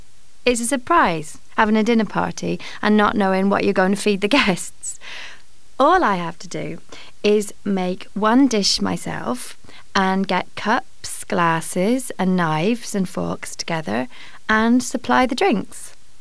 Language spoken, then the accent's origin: English; Bristol, South West England, United Kingdom; and I'm from Bristol, in England.